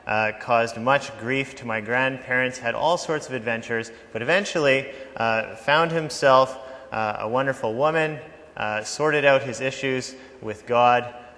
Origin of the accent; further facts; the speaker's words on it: Gimli, Manitoba, Canada; I grew up in Gimli, Manitoba.